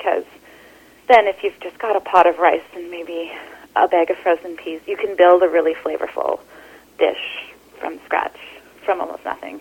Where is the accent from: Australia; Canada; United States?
Canada; Surrey, British Columbia; now in Vancouver, Canada; I grew up in Surrey, which is a great Indian food, large, vibrant Indian community